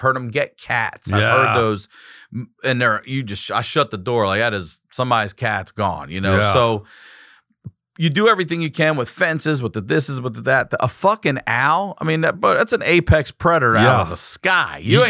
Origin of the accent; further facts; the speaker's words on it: Baltimore, Maryland, United States; I'm from Baltimore.